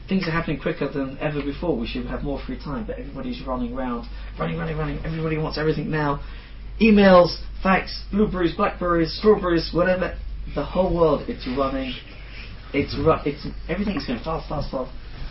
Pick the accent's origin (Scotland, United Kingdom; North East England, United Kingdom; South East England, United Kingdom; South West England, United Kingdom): Scotland, United Kingdom; now in London, United Kingdom; I'm Scottish, yeah.